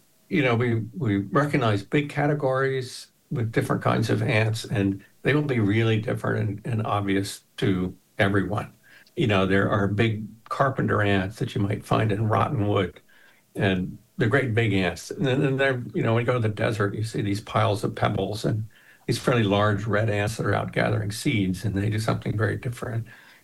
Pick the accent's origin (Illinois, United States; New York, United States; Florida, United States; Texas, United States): Florida, United States; So basically, I grew up in Florida.